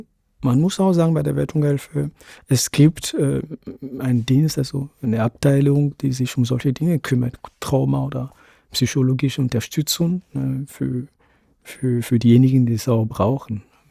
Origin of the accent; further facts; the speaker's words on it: Lomé, Maritime, Togo; In Lomé, in Togo, bin ich dort geboren.